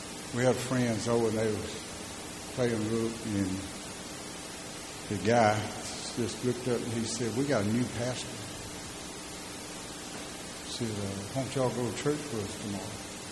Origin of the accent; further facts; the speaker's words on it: Thomasville, Alabama, United States; I'm from Thomasville, Alabama.